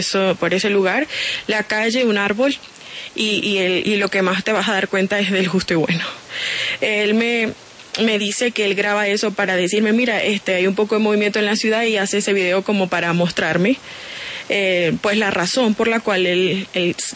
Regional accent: Colombia; also born or lived in Venezuela; Yo soy colombiana, yo tramité mi hice todo estando en Venezuela aún.

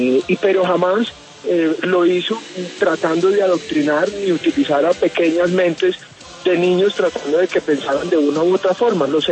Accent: Colombia; ni como padres de familia ni como colombianos lo podemos aceptar.

